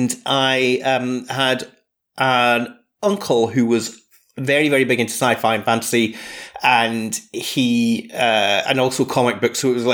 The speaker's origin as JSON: {"language": "English", "region": "Scotland", "country": "United Kingdom", "said": "I'm a Scottish podcasting person."}